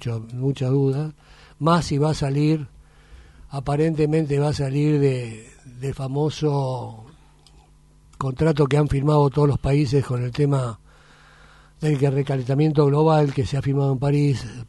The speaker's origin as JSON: {"language": "Spanish", "country": "Argentina", "said": "tengo mis dudas, no por el americano, yo como argentino, cómo nos puede afectar."}